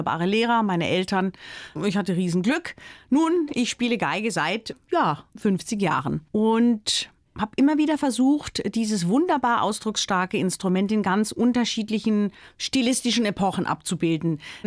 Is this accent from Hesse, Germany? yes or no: no; Baden-Württemberg, Germany; ich bin am Fuße des Schwarzwalds aufgewachsen